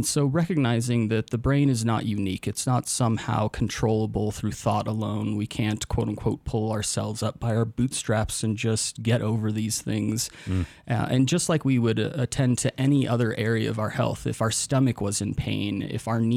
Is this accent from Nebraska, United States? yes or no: no; South Lake Tahoe, California, United States; so I grew up in South Lake Tahoe. That's where I went to high school.